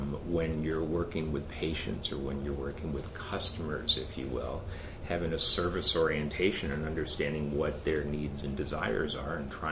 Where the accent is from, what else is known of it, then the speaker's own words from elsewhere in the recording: Michigan, United States; I told you I grew up in Michigan